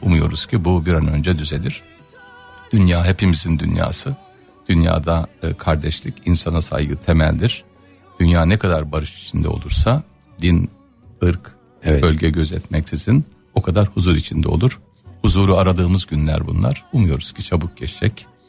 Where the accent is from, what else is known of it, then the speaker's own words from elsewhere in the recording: Konya, Turkey; also born or lived in Ankara; ben Konya'da doğdum. Uzun süre liseyi bitirene kadar 18 yıl boyunca orada kaldım. Daha sonra Ankara'ya geçtim, Mülkiye'de.